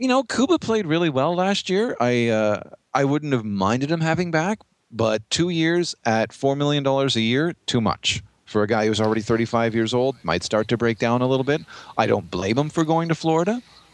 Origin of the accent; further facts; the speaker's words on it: Montreal, Quebec, Canada; born there; accent: Quebecois; I just happen to be bilingual, and I was born in Montreal.